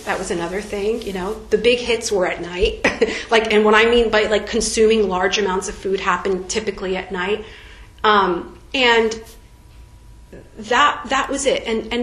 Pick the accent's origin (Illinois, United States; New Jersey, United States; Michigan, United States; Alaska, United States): New Jersey, United States; Eatontown; So I grew up in Eatontown, New Jersey.